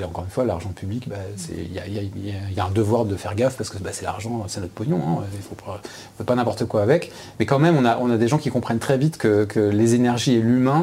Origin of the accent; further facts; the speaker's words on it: Orléans, Centre-Val de Loire, France; also born or lived in Paris; ça a été vraiment un retour au Loiret que je connaissais quand j'étais gamin. Moi je suis originaire de Paris, mais j'ai grandi à la source